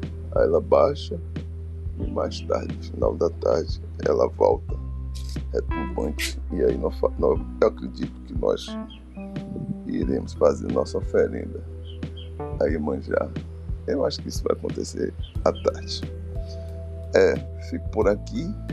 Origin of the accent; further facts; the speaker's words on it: Salvador, Bahia, Brazil; Quando eu era garoto ali no Maitá, os caras ficavam arisco.